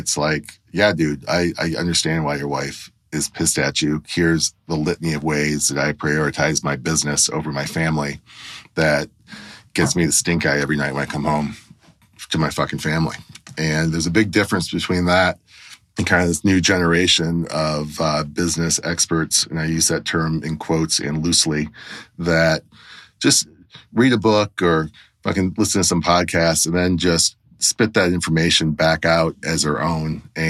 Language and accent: English; Detroit, Michigan, United States; Growing up in Detroit, I did a lot of street racing, specifically drag racing.